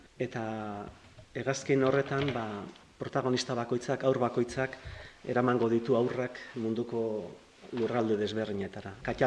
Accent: Ordizia, Basque Country, Spain; born there; Ez ni Ordizian jaio naiz.

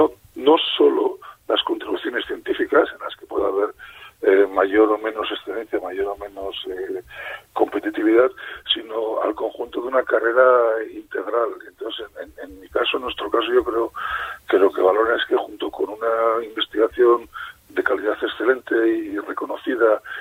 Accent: Erandio, Basque Country, Spain; mi despacho y mi laboratorio estaban en mi pueblo, porque yo soy de Erandio

